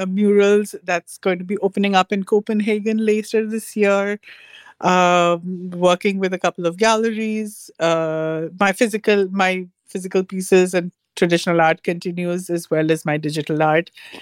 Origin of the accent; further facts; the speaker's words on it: Delhi, India; I grew up in Delhi, which is the northern part. I'm married to a guy from Punjab.